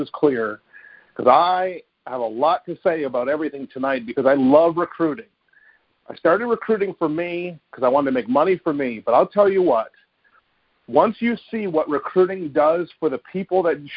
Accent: Vermont, United States; I'm from Vermont. I don't know a lot of people.

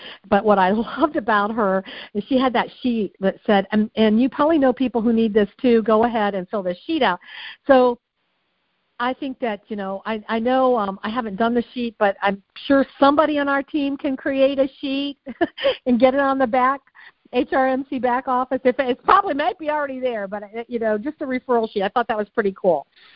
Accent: Crestline, Ohio, United States; I had to go through a painful divorce, and I ended up back in my hometown of little old Crestline, Ohio.

